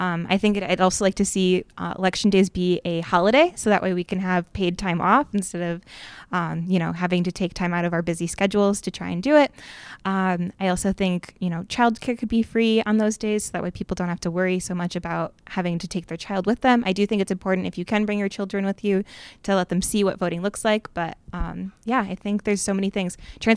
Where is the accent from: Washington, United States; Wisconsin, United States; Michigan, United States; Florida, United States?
Wisconsin, United States; Madison; I grew up just outside of Madison